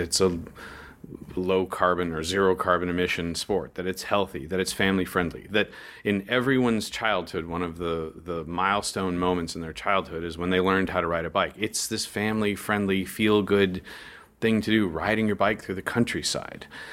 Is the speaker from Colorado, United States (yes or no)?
yes; Denver, Colorado, United States; I mean, my hometown team, we've won a few Super Bowls, and the Denver Broncos.